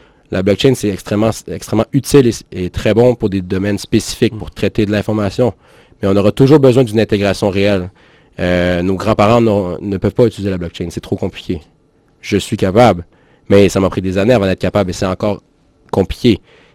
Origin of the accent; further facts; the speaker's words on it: Quebec, Canada; On vient du Québec, les autres, en passant, c'est pour ça qu'on parle français.